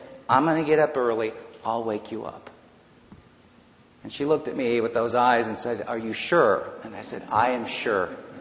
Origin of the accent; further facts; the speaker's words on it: Cleveland, Ohio, United States; I grew up in a city. I grew up outside of Cleveland